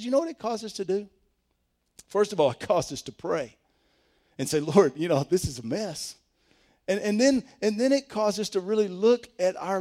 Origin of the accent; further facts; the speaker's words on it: Georgia, United States; Now, see, I grew up in DeKalb County, not too far from here.